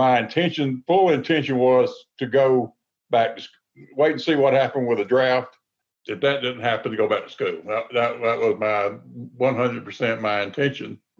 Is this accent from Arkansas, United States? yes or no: no; Alabama, United States; I grew up obviously around Auburn, around Alabama.